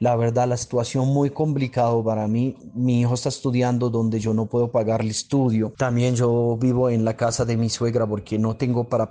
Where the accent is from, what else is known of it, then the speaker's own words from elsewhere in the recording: Syria; Spanish is a second language; moved away as an adult; Yo creo que en Siria va a tener la luz, porque allá voy a tener mucho apoyo del gobierno